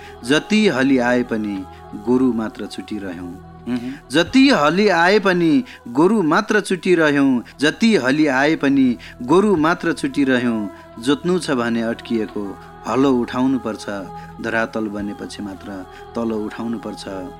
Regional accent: Lumbini Province, Nepal; now in Birendranagar, Nepal; म लुम्बिनी प्रदेशको बासिन्दा हुँ र विगत 22-25 वर्षदेखि कर्णाली प्रदेश वीरेन्द्रनगर सुर्खेतमा बसिरहेको छु। एउटा के हुन जरुरी छ भने म थारू भाषा जान्दैन, मेरो समुदायमा एक घर पनि थारूको बस्ती छैन, त्यसैले म थारू भाषा जान्दैन।

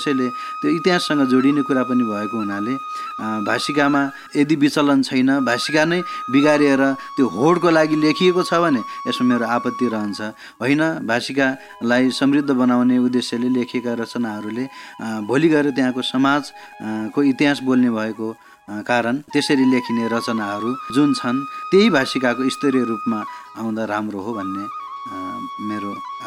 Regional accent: Lumbini Province, Nepal; now in Birendranagar, Nepal; म लुम्बिनी प्रदेशको बासिन्दा हुँ र विगत 22-25 वर्षदेखि कर्णाली प्रदेश वीरेन्द्रनगर सुर्खेतमा बसिरहेको छु। एउटा के हुन जरुरी छ भने म थारू भाषा जान्दैन, मेरो समुदायमा एक घर पनि थारूको बस्ती छैन, त्यसैले म थारू भाषा जान्दैन।

